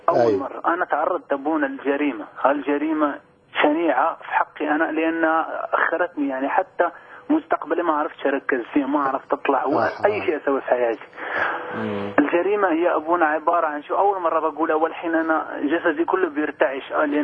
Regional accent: Morocco; تعرف في المناطق البدوية يعني في المغرب. أنا مغربي أصلي.

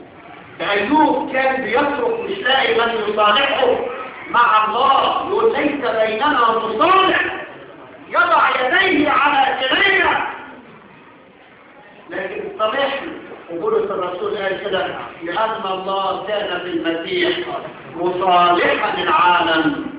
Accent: Egypt; وبهذه المعاهده ابتدينا كمصريين نشم نفسنا

